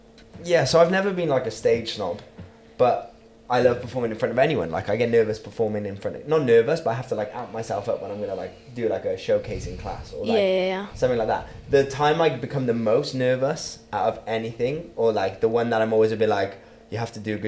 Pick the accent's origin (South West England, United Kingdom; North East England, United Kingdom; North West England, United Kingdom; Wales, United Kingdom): Wales, United Kingdom; Yeah, progress. I'm Welsh.